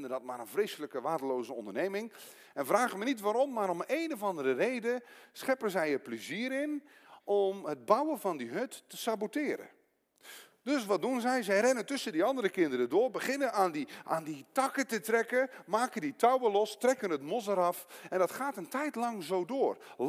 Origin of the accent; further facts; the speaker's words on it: Ede, Gelderland, Netherlands; Ik kom uit Ede, wij doen aan bossen.